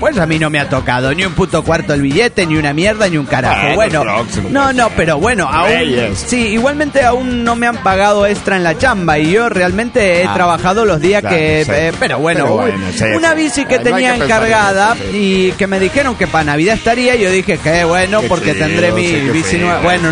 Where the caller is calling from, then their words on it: Spain; de Gran Lorenzo, España.